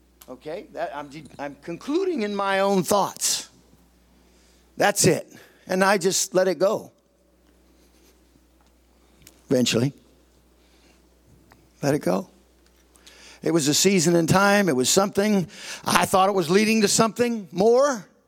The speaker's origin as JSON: {"language": "English", "country": "United States", "said": "from Washington."}